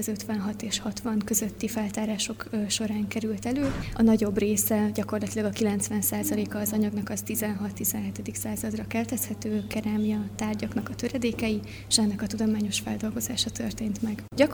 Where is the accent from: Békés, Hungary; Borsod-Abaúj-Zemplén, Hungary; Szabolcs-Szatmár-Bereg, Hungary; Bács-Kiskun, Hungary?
Békés, Hungary; Békéscsaba; helyi származású vagyok, Békés Csabai